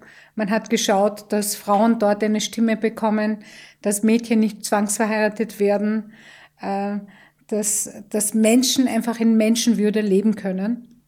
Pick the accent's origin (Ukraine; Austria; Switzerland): Austria; Tyrol; Heimat ist für mich der Ort, wo ich meine Kindheitserinnerungen habe und das ist für mich definitiv Tirol.